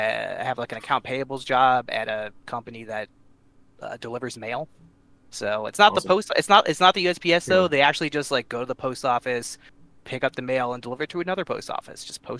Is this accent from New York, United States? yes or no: yes; Syracuse, New York, United States; I'm from New York. I live in Syracuse.